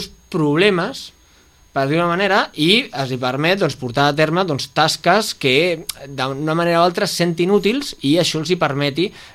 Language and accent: Catalan; Barcelona, Catalonia, Spain; Jo sóc del Poble Sec i en el Poble Sec tampoc considero que sigui correcte